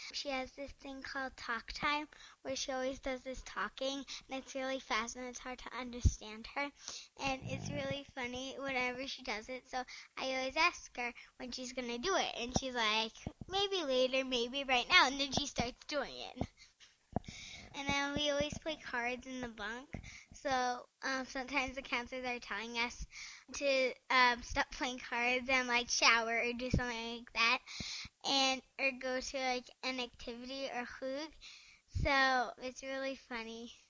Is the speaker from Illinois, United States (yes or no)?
no; Lincoln, Rhode Island, United States; I'm from Lincoln, Rhode Island.